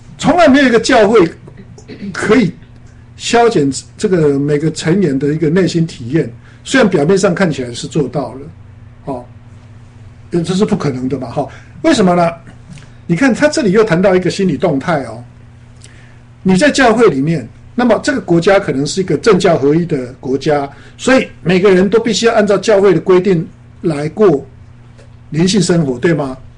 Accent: China; 我们中国人常常讲一句话嘛，明哲保身，对不对？

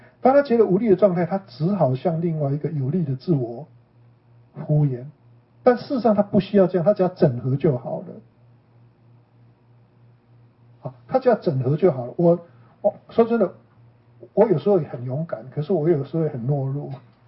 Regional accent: China; 像我们中国人，我今天去洗车

